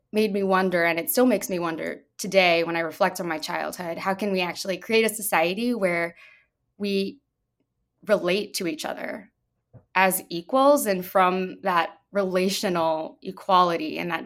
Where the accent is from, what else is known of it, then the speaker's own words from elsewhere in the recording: Tennessee, United States; I previously didn't have ready access to in my hometown in Tennessee